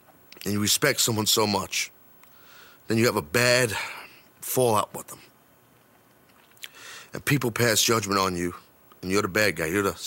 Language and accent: English; New York City, New York, United States; so excited to debut for World Wrestling Entertainment for the McMahons in my hometown arena of Madison Square Garden.